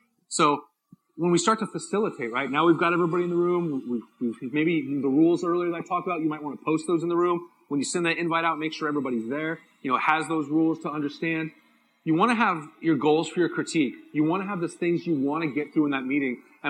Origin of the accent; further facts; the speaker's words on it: San Diego, California, United States; I'm from San Diego. Maybe do it different here.